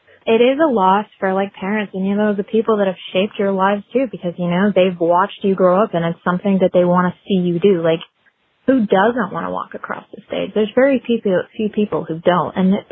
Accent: Senoia, Georgia, United States; I'm from Senoia, Georgia.

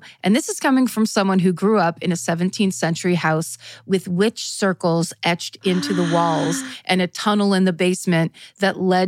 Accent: South West England, United Kingdom; I'm from a small village about 10 miles from the beautiful city of Bath.

